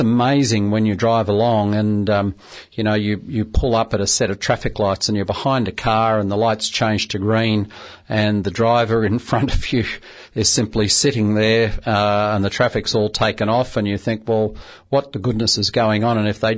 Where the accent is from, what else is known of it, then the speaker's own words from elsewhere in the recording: Burleigh Heads, Queensland, Australia; I mean, I was born and bred in Burleigh Heads, so my earliest recollections of Burleigh are around about the 1960s.